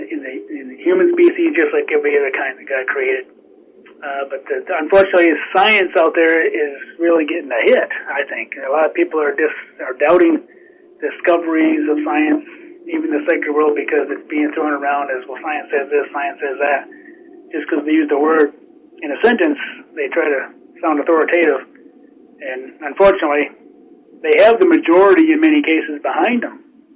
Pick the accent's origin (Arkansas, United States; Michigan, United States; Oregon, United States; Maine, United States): Michigan, United States; Like my governor of my home state of Michigan gets up there and throws the word science out there